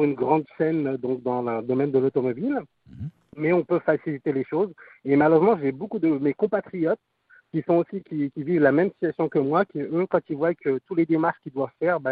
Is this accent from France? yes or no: yes; France; moved away as an adult; now in Canada; je suis français, qui est présentement donc au Québec, où j'ai, en tant que travailleur temporaire, j'ai lancé ma démarche de résidence permanente